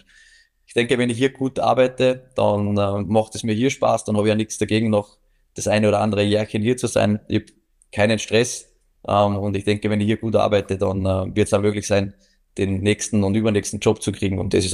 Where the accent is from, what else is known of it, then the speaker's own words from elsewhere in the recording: Salzburg, Austria; natürlich bin ich mit Salzburg, ist meine Heimatstadt, ist mein Heimatclub, da wo ich groß geworden bin